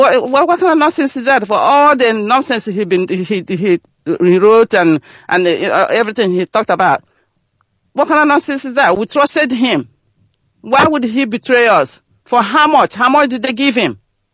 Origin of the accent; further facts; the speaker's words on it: Imo, Nigeria; I'm from Ebaheze Aji from Imo State, Biafra land.